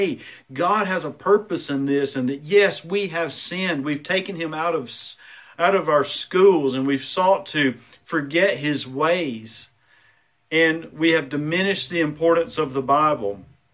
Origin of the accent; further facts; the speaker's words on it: United States; the pride that I know that I have as an American, and I am thankful to be an American.